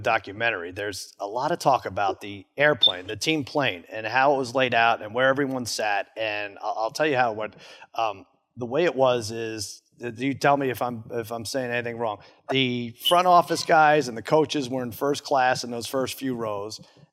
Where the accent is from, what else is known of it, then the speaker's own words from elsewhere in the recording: Long Island, New York, United States; I grew up loving the team. I grew up in Long Island. I was a big Mets fan